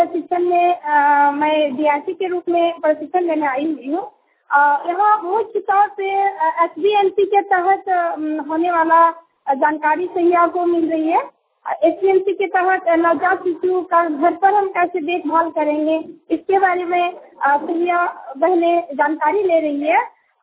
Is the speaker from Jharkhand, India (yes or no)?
yes; Kasmar, Jharkhand, India; कसमार प्रखंड की रहने वाली हूँ।